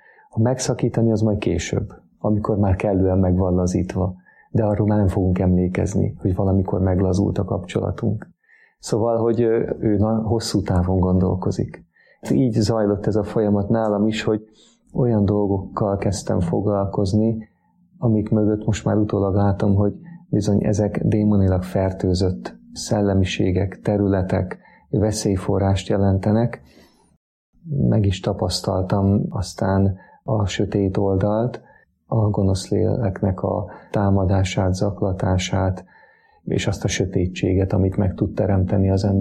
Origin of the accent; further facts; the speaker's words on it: Salgótarján, Nógrád, Hungary; born there; Kezdettől fogva gyerekkoromban is jártam hittanra. Salgótarjánban szüle